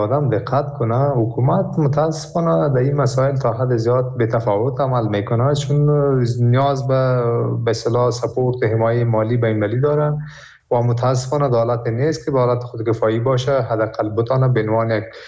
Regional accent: Afghanistan; به عنوان یک افغانی که در داخل افغانستان زندگی میکنم

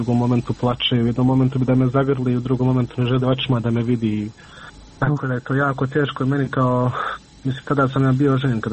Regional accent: Miljevina, Republika Srpska, Bosnia & Herzegovina; mi smo svi gore iz Miljevine.

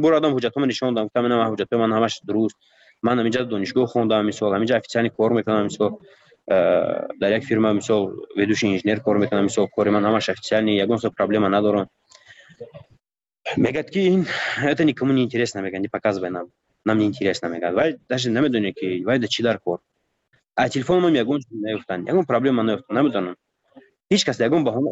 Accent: Tajikistan; من تاجیکم از تاجیکستانم

